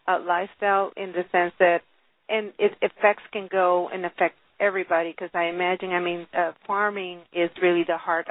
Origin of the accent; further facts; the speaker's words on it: Venezuela; now in United States; I came from Venezuela 20 years ago, and I remember I could eat anything.